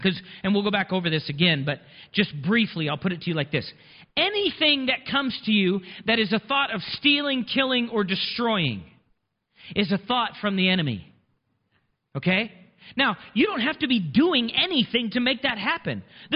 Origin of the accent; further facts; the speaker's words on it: Montana, United States; I'm from Montana, not Texas.